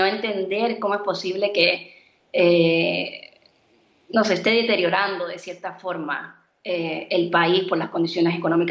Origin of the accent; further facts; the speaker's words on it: Cuba; lanzándome como directora cubana